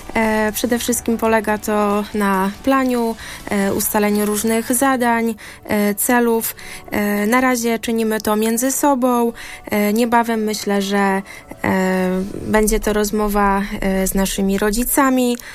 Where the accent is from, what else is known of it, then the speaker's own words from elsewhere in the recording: Tomaszów Lubelski, Lublin Voivodeship, Poland; I pochodzę z Tomaszowa Lubelskiego.